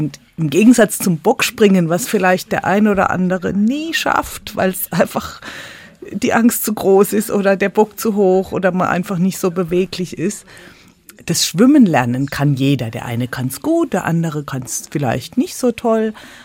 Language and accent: German; Wiesloch, Baden-Württemberg, Germany; wie man vielleicht noch hört, bin ich ja in Wiesloch groß geworden, nicht so ganz weit von Kühlsheim weg.